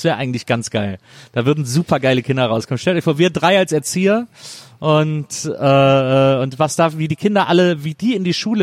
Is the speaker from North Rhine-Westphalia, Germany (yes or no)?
yes; Bonn, North Rhine-Westphalia, Germany; born there; Aus Bonn, meine Geburtsstadt.